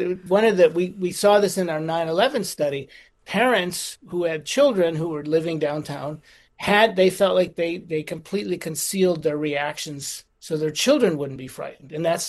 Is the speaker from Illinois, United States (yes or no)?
yes; Chicago, Illinois, United States; I grew up in Chicago, and the team, I was a fan of the Chicago White Sox